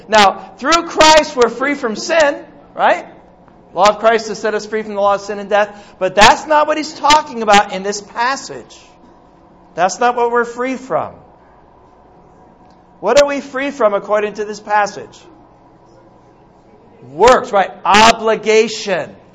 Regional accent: United States; Now, I come from America, and in our country, freedom is almost like a religion.

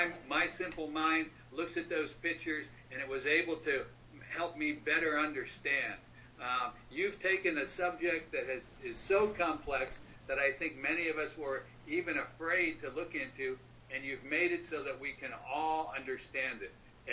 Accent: United States; even though I'm an American, I did not know Bakersfield heat was so close to Dubai heat.

